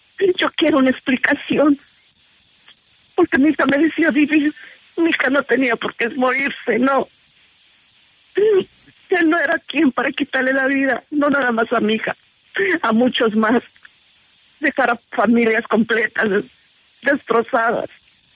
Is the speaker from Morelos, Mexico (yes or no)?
yes; Cuernavaca, Morelos, Mexico; also born or lived in Houston; now in United States; Yo soy de Cuernavaca, Morelos, y yo llegué en el 89, 88. Viví 18 años en Houston